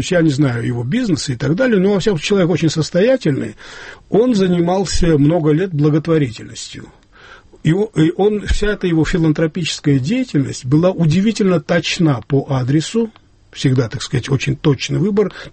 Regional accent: Imereti, Georgia; Это Верхнее Имеретье, откуда родом из под Сачхерию родная деревня Иванишвили, а, так скажем, птичьего полета, моя родная деревня, там, наверное, километров 40, может быть, между ними.

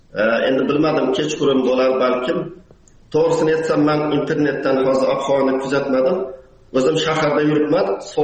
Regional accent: Khorezm Region, Uzbekistan; Endi men Xorazmda katta bo'lganman, lekin u yerda -28, -30 da ko'rganmiz.

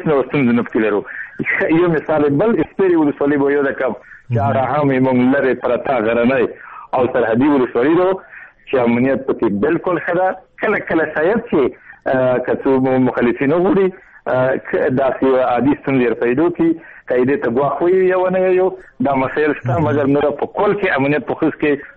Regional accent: Khost, Afghanistan; مثلا موږ د تریزی ولسوالۍ د صبره یو

